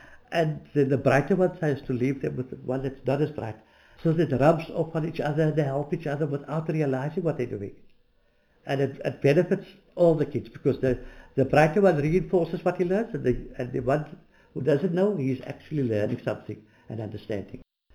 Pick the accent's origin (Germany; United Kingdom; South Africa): South Africa; Cape Town, Western Cape; born there; I was born in Grassy Park, here in Cape Town. In those days, I think people were born at home. We lived in Grassy Park for a few years.